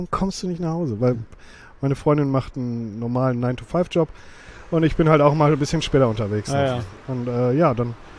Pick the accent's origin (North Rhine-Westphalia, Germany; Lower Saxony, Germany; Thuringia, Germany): North Rhine-Westphalia, Germany; Witten; born there; Ne, geboren in Witten.